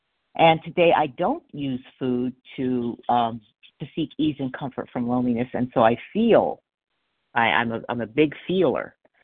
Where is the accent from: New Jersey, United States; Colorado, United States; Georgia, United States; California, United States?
California, United States; Palmdale; I'm from Palmdale, California.